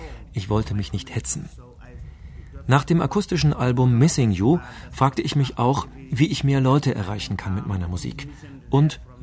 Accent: Senegal; German is a second language; Dazu kommt das Festival The Blues of the River, das ich in meinem Heimatort in Senegal ins Leben gerufen habe.

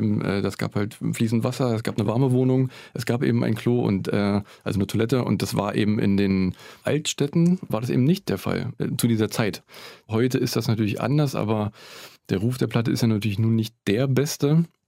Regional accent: Eisenhüttenstadt, Brandenburg, Germany; born there; ich habe 2003 angefangen, Architektur in Cottbus zu studieren und bin parallel eben halt mit den ersten Semestern immer wieder nach Eisenhüttenstadt in meinen Geburtsort zurückgefahren

